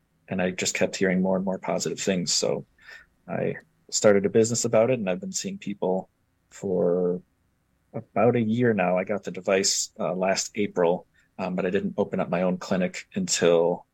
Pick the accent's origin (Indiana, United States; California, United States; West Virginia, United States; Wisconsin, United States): Wisconsin, United States; Oshkosh; I graduated from Concordia University in 2019, and I grew up and born and raised in Oshkosh.